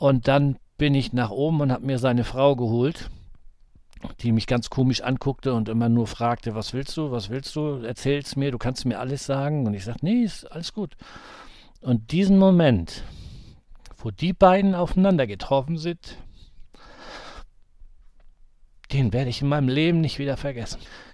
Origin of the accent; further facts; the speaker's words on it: Schleswig-Holstein, Germany; hier bei uns in Schleswig-Holstein